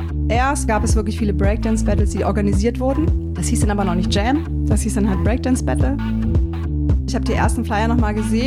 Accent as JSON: {"language": "German", "region": "Berlin", "country": "Germany", "said": "ich komme aus Berlin"}